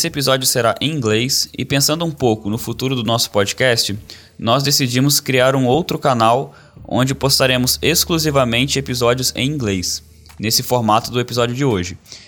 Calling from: Australia; English is a second language; I'm talking from Australia.

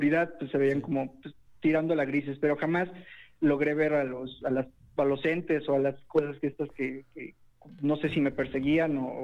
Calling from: Mexico City, Mexico; De la Ciudad de México.

